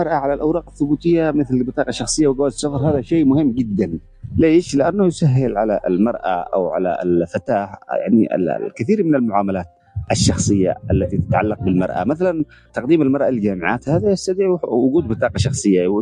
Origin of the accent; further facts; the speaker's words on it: Yemen; لكن للأسف الشديد عندنا في اليمن